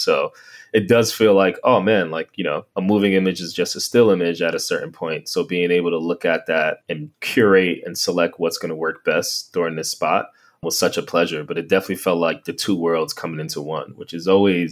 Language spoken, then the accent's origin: English; New York, United States; now in Los Angeles, United States; I mean, being a New Yorker and coming out to LA is kind of a challenge